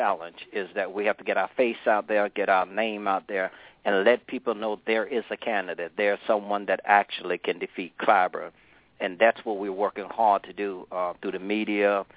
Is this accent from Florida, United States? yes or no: no; Georgia, United States; now in South Carolina, United States; I'm from Southeast Georgia originally. I've been in South Carolina going on almost 40 years.